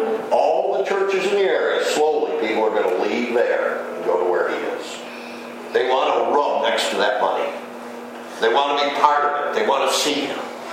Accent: Little Valley, New York, United States; also born or lived in Salamanca; I was born in Salamanca, but we lived in Little Valley for quite a while until I was like 5 or 6 years old.

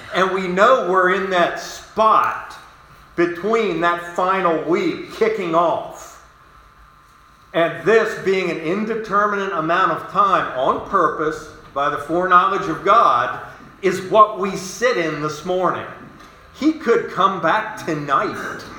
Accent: West Virginia, United States; But I am from West Virginia, and we cook everything down there, you know.

